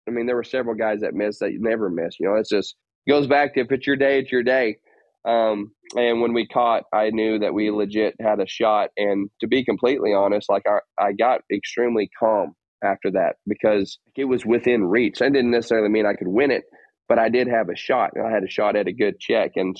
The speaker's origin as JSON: {"language": "English", "region": "Oklahoma", "country": "United States", "tie": "born there", "also_born_or_lived": "Arkansas", "said": "So I was born in Oklahoma."}